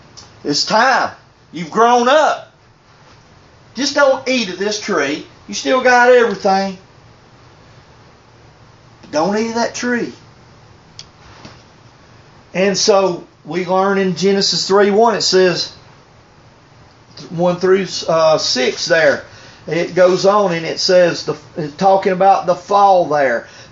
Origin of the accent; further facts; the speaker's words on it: the South, United States; I'm from the South now. Listen, we rebel yell, all that redneck and stuff. I didn't know no better. I grew up that way. You know, behind all that flag stuff, I didn't look at black and white just as a Southern boy.